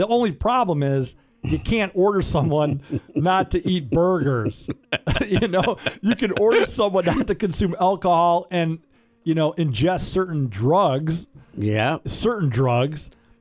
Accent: Detroit, Michigan, United States; I can relate to some of their stories because when I was growing up in Metro Detroit, I made some poor choices.

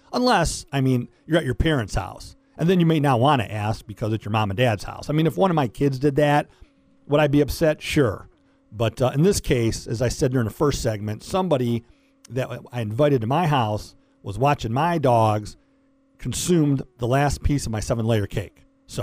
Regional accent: Detroit, Michigan, United States; Growing up in Metro Detroit, very privileged to be able to hang out at some of those rock and roll clubs back in the day.

